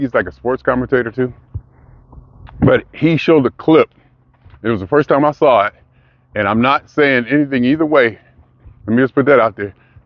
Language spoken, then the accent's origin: English; Ohio, United States; But, I mean, I came from Ohio. It was only black and white. That's all the people's out there.